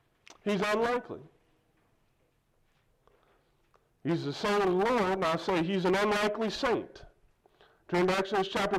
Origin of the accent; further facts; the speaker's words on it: Billings, Montana, United States; I'm from Billings. How many people from Billings are King James only independent Baptists?